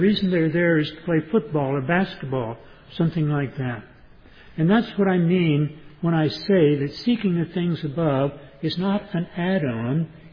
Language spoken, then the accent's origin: English; Texas, United States; When I was growing up in East Texas, there was a saying that was used from time to time about someone